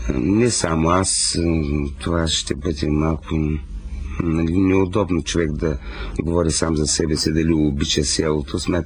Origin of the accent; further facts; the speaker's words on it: Lyaskovets, Veliko Tarnovo Province, Bulgaria; born there; also born or lived in Shumen; Роден съм в Лясковец. Родителите ми са скитали. Много с тях и аз. Учил съм в много села и градове.